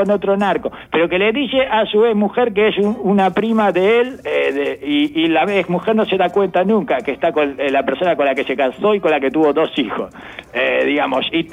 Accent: Mexico; que algunos lo hablan mal, soy mexicano, sí.

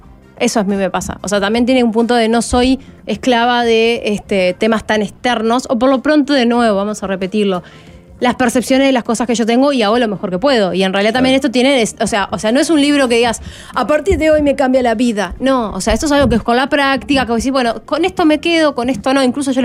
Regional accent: Uruguay

